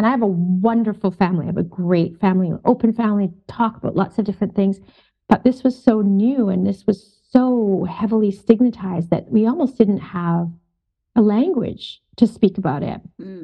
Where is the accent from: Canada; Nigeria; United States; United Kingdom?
Canada; also born or lived in Kenya; my family is from East Africa. So I'm born in Kenya, and we immigrated from Kenya to Canada when I was a small child.